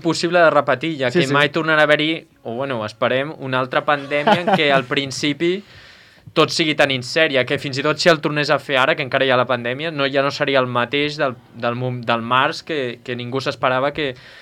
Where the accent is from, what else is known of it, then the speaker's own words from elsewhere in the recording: Catalonia, Spain; I a més que sempre Sant Feliu és el meu poble, tot i que hi he pujat poc últimament